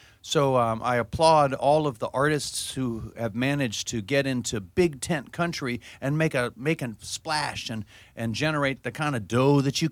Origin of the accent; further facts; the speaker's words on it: Virginia, United States; And I became a fan of Ken Burns growing up in the Shenandoah Valley